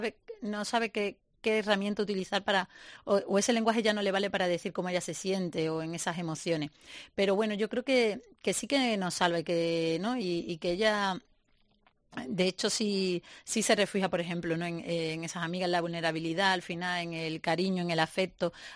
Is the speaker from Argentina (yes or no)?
no; Seville, Andalusia, Spain; yo que soy de aquí, de Sevilla